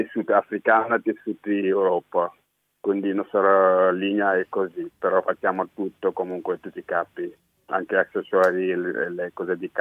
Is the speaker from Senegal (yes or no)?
yes; Senegal; sono senegalese, ho 35 anni.